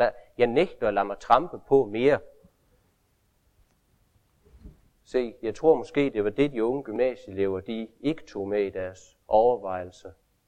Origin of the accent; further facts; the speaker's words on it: Region of Southern Denmark, Denmark; Der, hvor jeg kommer fra nede i Sønderjylland